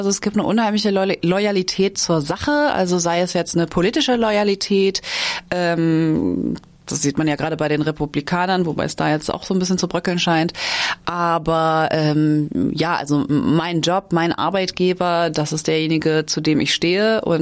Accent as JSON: {"language": "German", "region": "Rhineland", "country": "Germany", "tie": "born or raised there", "said": "Also ich bin im Rheinland aufgewachsen"}